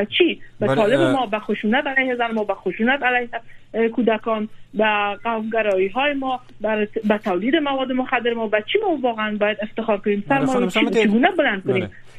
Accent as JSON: {"language": "Persian", "country": "Afghanistan", "said": "همه ما افغان هستیم"}